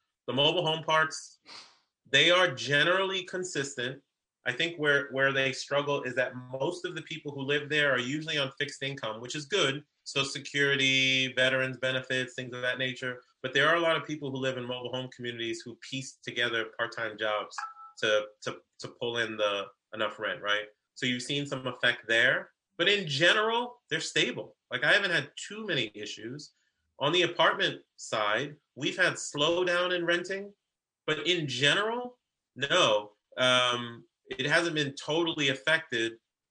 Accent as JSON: {"language": "English", "town": "Queens", "region": "New York", "country": "United States", "tie": "born there", "said": "If you go up to New York City, where I'm born, by the way, I was born in Queens"}